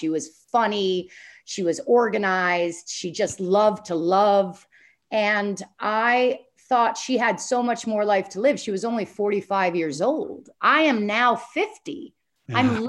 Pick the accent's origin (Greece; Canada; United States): Canada; growing up in Canada, I had that European upbringing